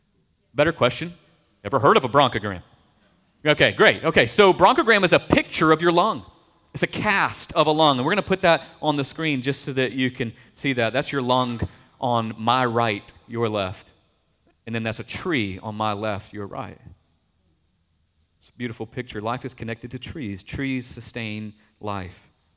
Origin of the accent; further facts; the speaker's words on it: the South, United States; Growing up in the South, for me, it began with the traditional southern magnolia tree.